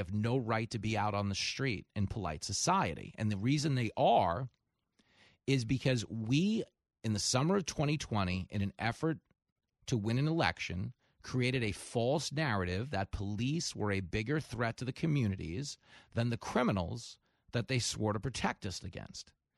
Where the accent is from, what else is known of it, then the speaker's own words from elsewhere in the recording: Levittown, New York, United States; out in Massapequa Park, Long Island, is where I'm from, a couple towns over from where I grew up in Levittown